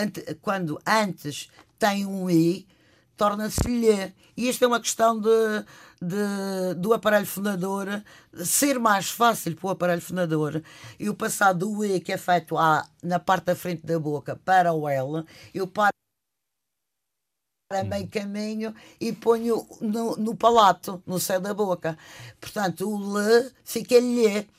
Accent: Funchal, Madeira, Portugal; accent: Madeiran; E que eu sou madeirense, não faço por ser de outro modo, mas sou do Funchal

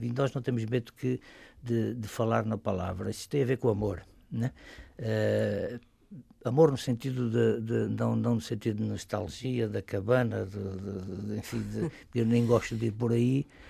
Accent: Luanda, Angola; now in Lisbon, Portugal; Porque eu nasci em Angola, vivi fundamentalmente em Luanda, e agora tenho um outro lugar, como eu chamo, da minha vida, Lisboa

